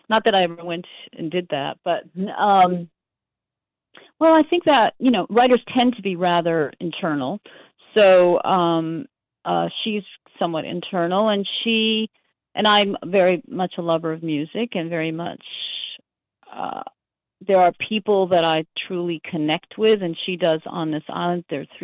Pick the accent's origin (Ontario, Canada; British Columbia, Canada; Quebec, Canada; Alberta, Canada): Quebec, Canada; Montreal; also born or lived in London; now in New York, United States; Well, I was a child, actually, when I left London. I grew up in Montreal.